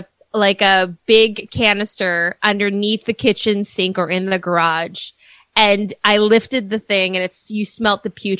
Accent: Minnesota, United States; My growing up in Minnesota was that assimilation.

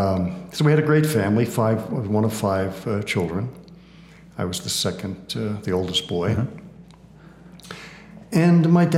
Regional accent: Wantagh, New York, United States; No, I did. I grew up in New York on Long Island, a little town called Wantagh.

